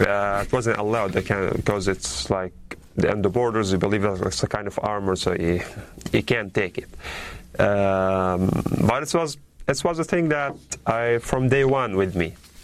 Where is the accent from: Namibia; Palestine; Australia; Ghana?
Palestine; Deir el-Balah, Gaza Strip; English is a second language; I'm originally from Deir el-Balah city. I'm originally from Gaza Strip.